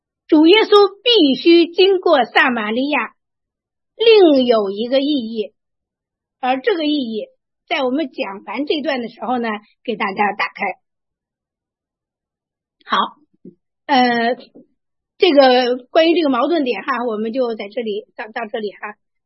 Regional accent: Luoyang, Henan, China; 我是来自洛阳啊，这个九朝古都，能数出来吗？

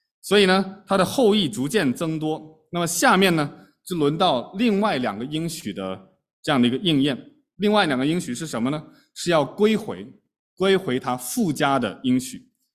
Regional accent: China; 那我们中国人古人说36计怎么样，走为上计，我一定要逃跑。

